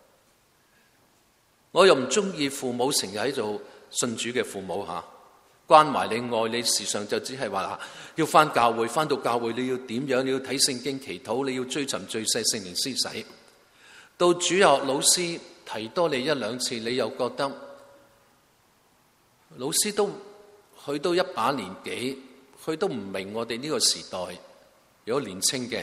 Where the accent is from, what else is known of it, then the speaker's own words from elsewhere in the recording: Guangdong, China; 我广东人俗语话